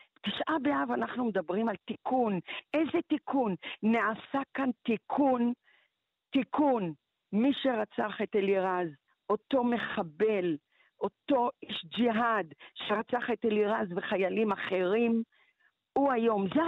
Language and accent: Hebrew; Beersheba, Southern District, Israel; also born or lived in Morocco; אני כרגע נמצאת בבאר שבע, המקום שבו גדלתי כשעליתי ממרוקו.